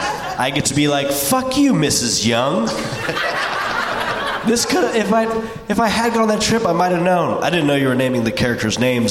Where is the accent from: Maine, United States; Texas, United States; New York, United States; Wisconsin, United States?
Texas, United States; I grew up in Texas, so like I should know more about the Alamo.